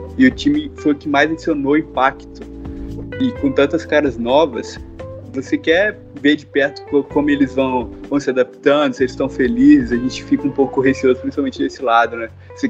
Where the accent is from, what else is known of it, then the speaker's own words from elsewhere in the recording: Mutum, Minas Gerais, Brazil; eu acabei vindo pra minha cidade natal, que é Mutum, e aqui, Mutum em Minas Gerais, no caso.